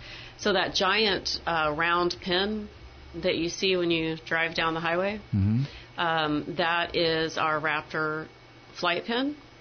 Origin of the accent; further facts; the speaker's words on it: Marysville, Washington, United States; Marysville.